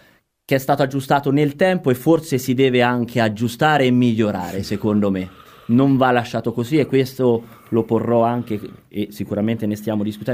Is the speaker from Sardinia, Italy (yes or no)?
no; Perugia, Umbria, Italy; moved away as an adult; now in Gualdo Tadino, Italy; ho 41 anni e sono ben 21 anni che vivo a Gualdo, e quindi ho passato più tempo a Gualdo che a Perugia.